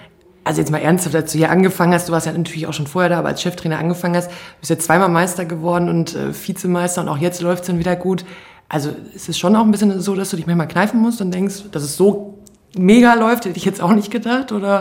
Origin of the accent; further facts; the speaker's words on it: Hamm, North Rhine-Westphalia, Germany; ich habe dich noch spielen sehen in Hamm, in meiner Heimatstadt.